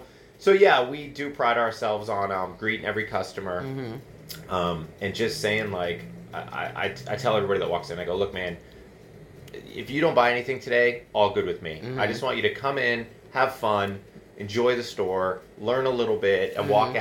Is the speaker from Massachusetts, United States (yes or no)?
yes; Massachusetts, United States; I was like, Nancy, I used to live in Plymouth. Like, I grew up in Massachusetts and used to live in Plymouth.